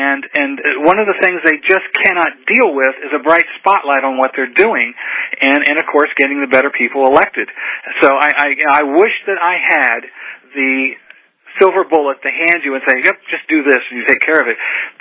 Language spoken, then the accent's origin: English; Newark, Ohio, United States; Mark, you are from my hometown, Newark, Ohio.